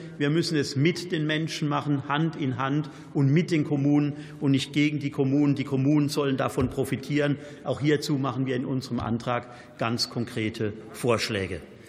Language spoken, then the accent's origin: German; Germany; Bei mir in meiner Heimat im Oberrheingraben haben wir vor einigen Jahren miterlebt, wie Erdbeben ausgelöst wurden.